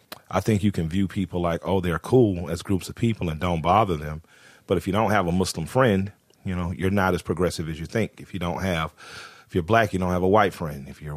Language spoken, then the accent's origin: English; Atlanta, Georgia, United States; I'm from Atlanta, the capital of the strip club